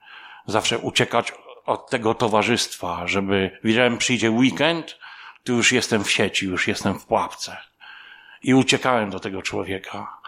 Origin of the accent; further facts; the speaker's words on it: Toruń, Kuyavian-Pomeranian Voivodeship, Poland; moved away as an adult; also born or lived in England; pochodzę z Torunia. W 2003 roku wyjechałem do Anglii.